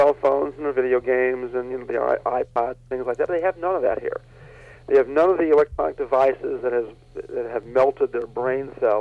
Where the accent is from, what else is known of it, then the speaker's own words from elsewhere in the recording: Illinois, United States; Now, you keep in mind, we're from the Chicago area.